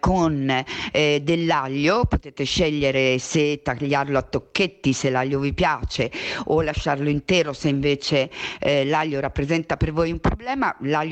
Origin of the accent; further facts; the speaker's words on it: Apulia, Italy; questa ricetta mi arriva dalla mia terra, dalla Puglia, mi riconnette un po' con le mie radici, quelle radici che si sono perse nel mio muovermi tra diversi luoghi, sia in Italia che in Europa